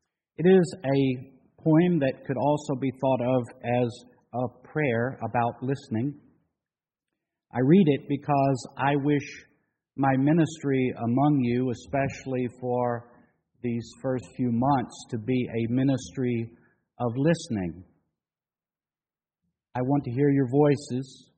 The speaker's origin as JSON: {"language": "English", "town": "Birmingham", "region": "Alabama", "country": "United States", "tie": "born there", "said": "I was born in Birmingham, Alabama, at a time when the civil rights movement was entering its stride."}